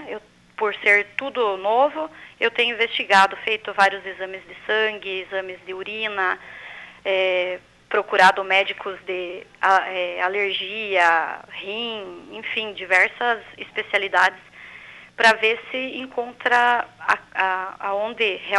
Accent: União da Vitória, Paraná, Brazil; Todos sabem que eu sou oriunda de União da Vitória, porém trabalho aqui com o deputado em Curitiba.

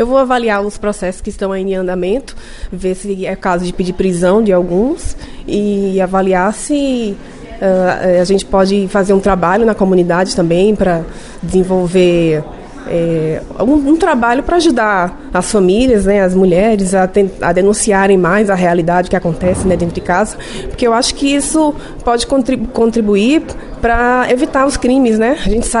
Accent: Recife, Pernambuco, Brazil; Bom, eu venho de Recife, né, bem longe

